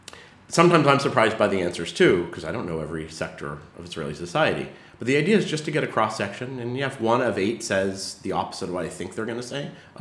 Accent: Canada; moved away as an adult; I'm a Canadian who lives here.

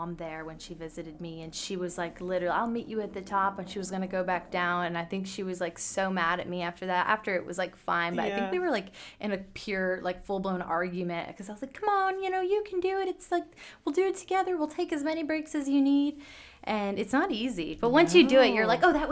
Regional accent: United States; But it's like we're so American, you know. Yeah. So we're like, whoa, Eiffel Tower.

